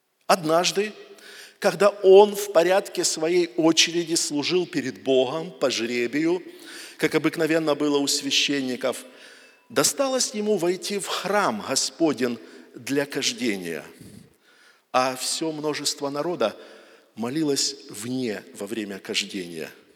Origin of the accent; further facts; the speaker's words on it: Donetsk, Donetsk Oblast, Ukraine; кстати, я из Донецка … я живу, служу в группе церквей там в Донецке